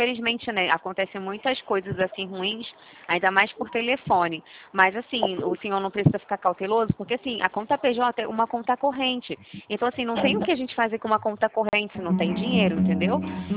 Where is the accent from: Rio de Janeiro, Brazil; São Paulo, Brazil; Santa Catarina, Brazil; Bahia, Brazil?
Rio de Janeiro, Brazil; eu sou do Rio de Janeiro.